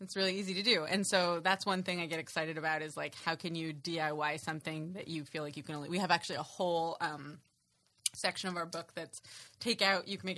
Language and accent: English; Santa Rosa, California, United States; He's actually from my hometown.